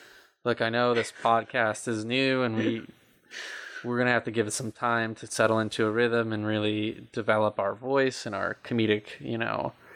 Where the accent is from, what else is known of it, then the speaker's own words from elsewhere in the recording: Washington, United States; I grew up outside of Seattle.